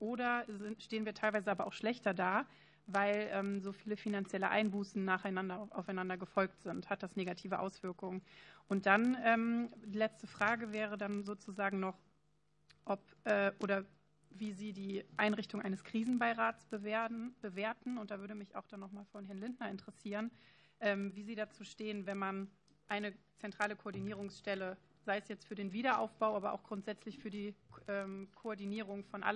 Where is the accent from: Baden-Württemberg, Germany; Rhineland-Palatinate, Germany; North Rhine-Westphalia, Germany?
Rhineland-Palatinate, Germany; Ich komme aus der Eifel